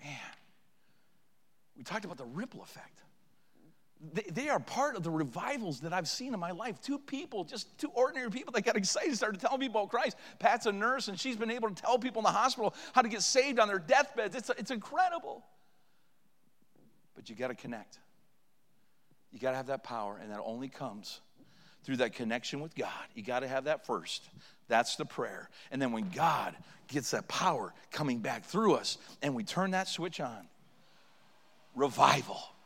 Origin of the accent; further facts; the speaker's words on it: Canada; And I'm saying, no, I'm Canadian. I'm a diehard Canadian. I love Canada.